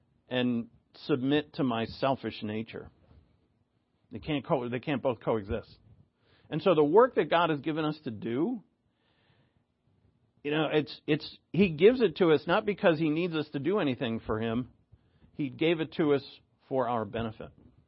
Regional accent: Rhode Island, United States; now in Oregon, United States; because I'm from Rhode Island. And when I first moved out to Oregon

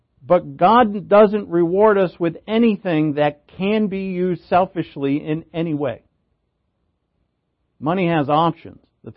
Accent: United States; I'm an American

